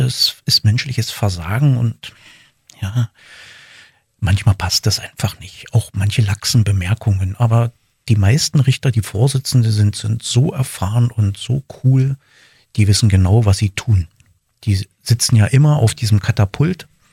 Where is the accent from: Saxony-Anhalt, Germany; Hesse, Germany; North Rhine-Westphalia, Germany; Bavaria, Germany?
Saxony-Anhalt, Germany; Wolfen; born there; In Sachsen-Anhalt, ja.